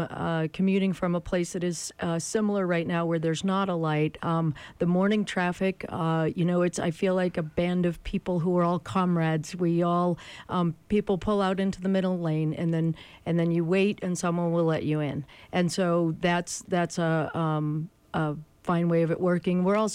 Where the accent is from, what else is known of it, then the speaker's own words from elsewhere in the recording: Massachusetts, United States; now in Utah, United States; I grew up in Massachusetts, where drivers are notoriously not courteous.